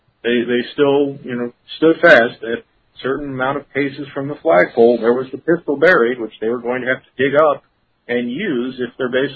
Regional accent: Philadelphia, Pennsylvania, United States; also born or lived in Indiana / Chicago; I grew up in Philadelphia, went to college out in the Midwest, first in Indiana and then in Chicago. Started work as a reporter in eastern Pennsylvania

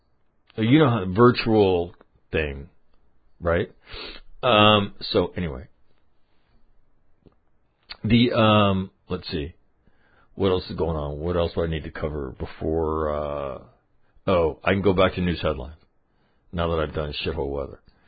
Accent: Glens Falls, New York, United States; 806 miles south of my hometown of Glen Falls, New York.

